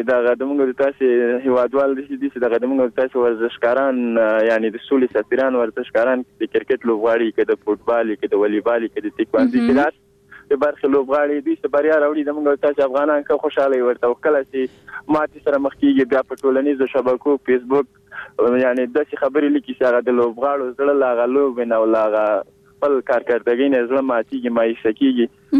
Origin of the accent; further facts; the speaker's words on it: Kabul, Afghanistan; born there; زه دلته په دې ټولنه کې پیدا شوی یم په کابل کې